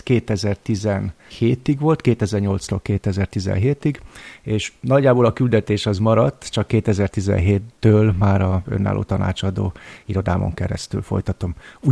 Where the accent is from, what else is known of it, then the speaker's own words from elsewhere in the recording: Hungary; Idén lesz egyébként 13. éve, hogy családommal Pécsben élek, ami magyarként nem egy, hogy mondjam, kognitív diszonancia